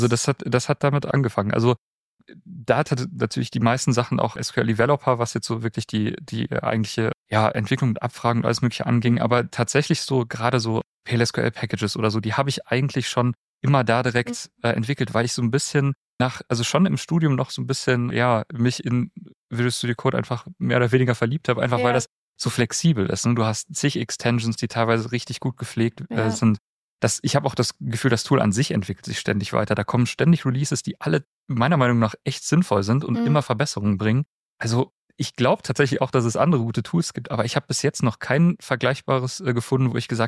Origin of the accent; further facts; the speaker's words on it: Bochum, North Rhine-Westphalia, Germany; Ich komme aus Bochum.